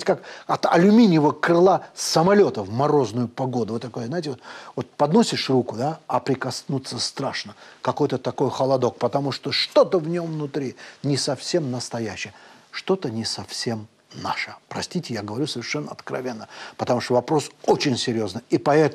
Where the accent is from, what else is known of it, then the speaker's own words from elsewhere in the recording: Azerbaijan; Да, я азербайджанец, я всегда об этом говорю, и это честно.